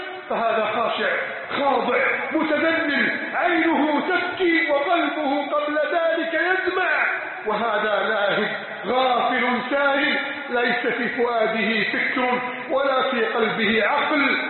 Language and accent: Arabic; Egypt